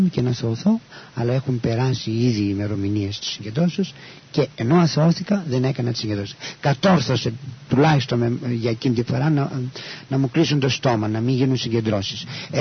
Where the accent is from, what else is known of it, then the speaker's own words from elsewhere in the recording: Kilkis, Central Macedonia, Greece; είμαι βέβαια τώρα 42 χρονών. Θέλω να πω ότι είμαι από το Κιλκής, από ένα χωριό του Κιλκής, Φίσκα Κιλκής, συγκεκριμένα είμαι Πόντιος